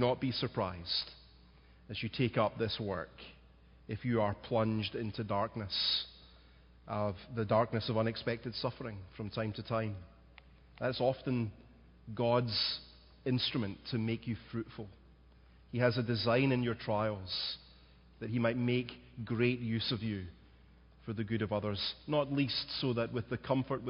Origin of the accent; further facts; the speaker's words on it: Scotland, United Kingdom; moved away; I grew up eating rhubarb in Scotland. You don't get rhubarb here very often.